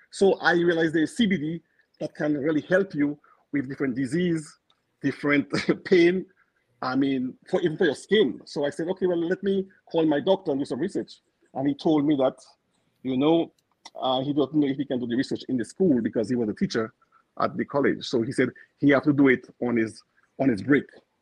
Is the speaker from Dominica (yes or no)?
yes; Dominica; now in Colorado, United States; growing up in Dominica, especially growing up marijuana